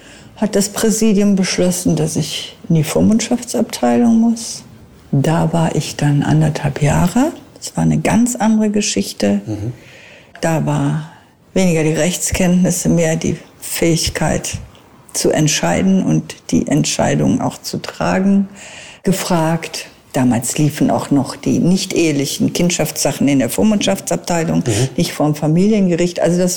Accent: Rhineland, Germany; Ich komme aus dem Rheinland

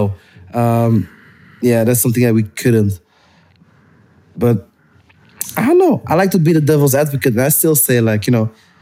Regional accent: Antwerp, Flanders, Belgium; I mean, yeah, look at us. We're literally from Antwerp.

